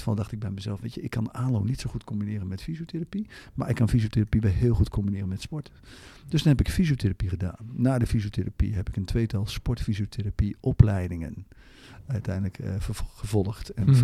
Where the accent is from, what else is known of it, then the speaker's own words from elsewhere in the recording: Hoevelaken, Gelderland, Netherlands; Nou, ik ben 54 jaar jong, om zo te zeggen. Ik kom van oorsprong, ik ben geboren en getogen in Hoevelaken. Klein plaatsje in Amersfoort